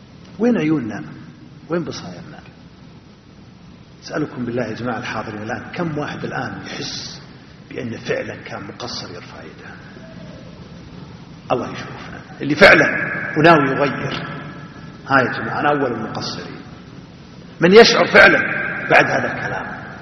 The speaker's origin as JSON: {"language": "Arabic", "region": "Najd", "country": "Saudi Arabia", "said": "مثل عندنا في نجد يقول حوقت يا الرفلة وكليه"}